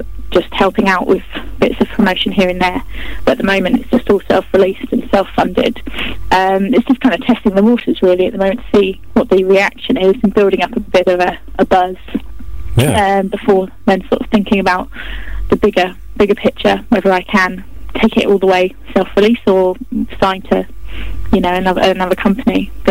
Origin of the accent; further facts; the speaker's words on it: Guildford, South East England, United Kingdom; I'm from Guildford in Surrey, so okay. It's not that far. It's only about an hour.